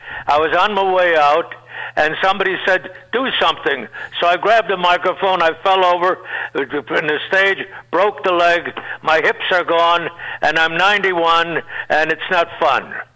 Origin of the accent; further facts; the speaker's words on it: Chicago, Illinois, United States; Jack Brickhouse and I were very, very close friends. I'm from Chicago.